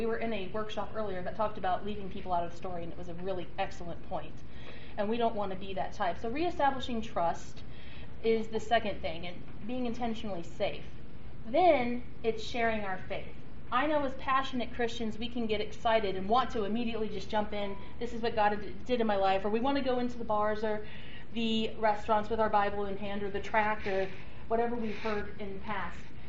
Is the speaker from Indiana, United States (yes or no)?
no; Nashville, Illinois, United States; But in Nashville, Illinois, where I grew up, big deal.